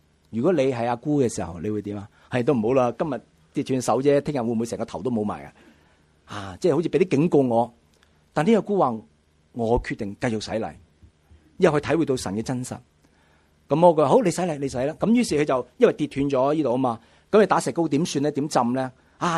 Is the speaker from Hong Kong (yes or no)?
yes; Hong Kong; 世界还有很多地方的人比我们香港人更可怜